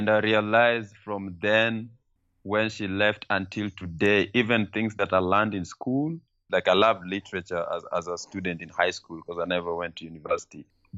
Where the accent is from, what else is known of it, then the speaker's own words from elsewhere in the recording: Nairobi, Kenya; Growing up in Kibera is just like anywhere. It's like growing up in heaven.